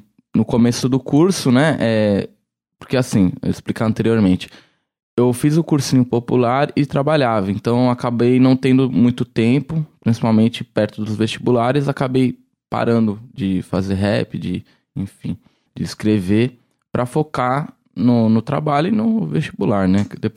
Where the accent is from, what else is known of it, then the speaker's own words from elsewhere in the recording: São Paulo, Brazil; now in Campinas, Brazil; eu venho de São Paulo, né, não sou de Campinas